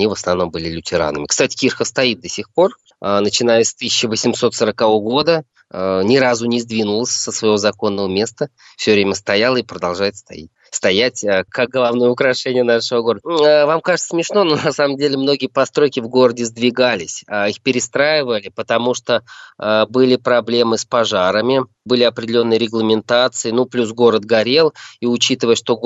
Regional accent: Ulyanovsk, Ulyanovsk Oblast, Russia; born there; Мне нравится Ульяновск, потому что я родился в Ульяновске.

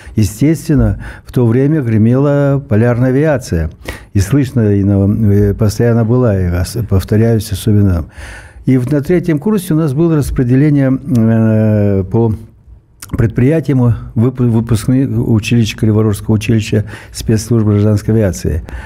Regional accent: Bishkek, Kyrgyzstan; moved away as an adult; И я житель и уроженец Кыргызстана во Фрунзе

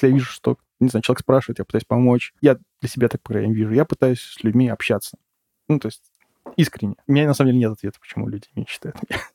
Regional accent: Saint Petersburg, Russia; Но, типа, я из Питера, мне нормально.

